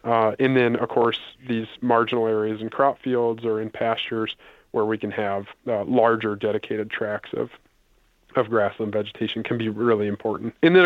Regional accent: Indiana, United States; now in Iowa, United States; I mentioned I grew up in Indiana.

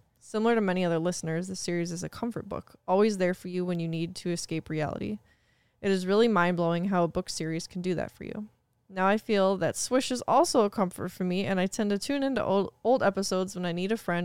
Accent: Nova Scotia, Canada; from Nova Scotia, Canada.

